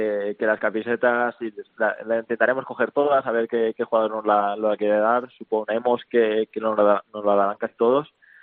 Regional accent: Xàtiva, Valencian Community, Spain; Soy de Valencia.

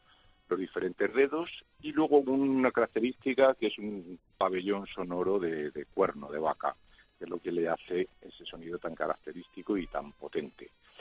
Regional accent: Madrid, Community of Madrid, Spain; yo soy de Madrid.

